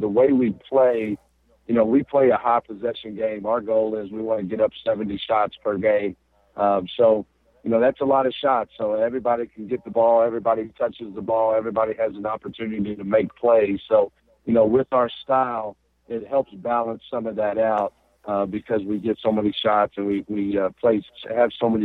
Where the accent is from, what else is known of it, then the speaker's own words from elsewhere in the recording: Georgetown, Kentucky, United States; I grew up in Georgetown, Kentucky. So, you know, I've followed this rivalry all my life.